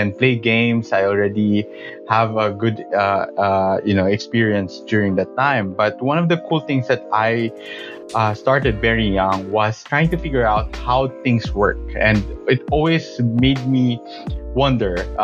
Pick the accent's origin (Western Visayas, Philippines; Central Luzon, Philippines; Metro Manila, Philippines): Western Visayas, Philippines; Bacolod; also born or lived in Iloilo; Yeah, I was born there. But my family moved into Negros Occidental, which is, in Bacolod. And that's where my mom, originally came from. So growing up, we always move houses almost every year.